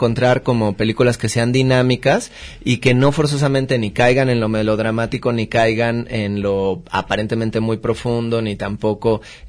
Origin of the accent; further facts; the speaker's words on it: Mexico City, Mexico; born there; now in Guadalajara, Mexico; nací en la Ciudad de México, pero ya vivo aquí en Guadalajara desde hace un tiempo.